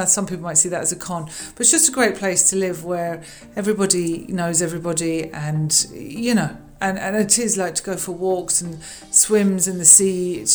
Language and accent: English; London, United Kingdom; now in West Cork, Ireland; I'm from West Cork, originally from London but living there now and delighted to be there.